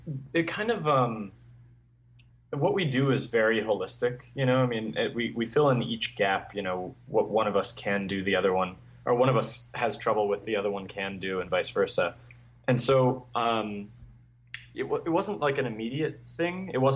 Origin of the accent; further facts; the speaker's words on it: Florida, United States; And I was growing up in Florida.